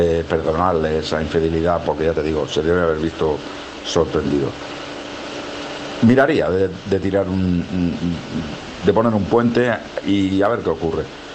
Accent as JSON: {"language": "Spanish", "town": "L'Hospitalet de Llobregat", "region": "Catalonia", "country": "Spain", "said": "de Hospitalet Barcelona."}